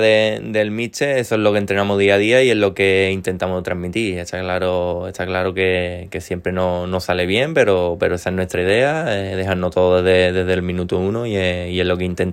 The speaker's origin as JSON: {"language": "Spanish", "region": "Andalusia", "country": "Spain", "said": "yo soy de Andalucía"}